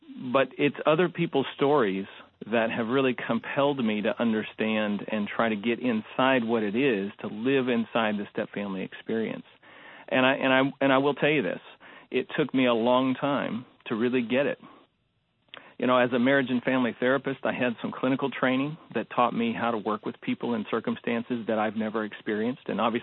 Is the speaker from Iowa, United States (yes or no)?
yes; Des Moines, Iowa, United States; I should mention that I'm a Midwesterner, born and raised in Des Moines, Iowa.